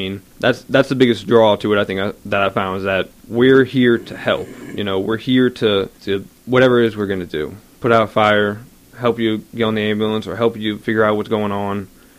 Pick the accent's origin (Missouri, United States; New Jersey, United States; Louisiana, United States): Louisiana, United States; New Orleans; Well, I was raised in New Orleans, New Orleans East, until I was about 11 when Hurricane Katrina hit, and then we moved out to Lacombe with my aunt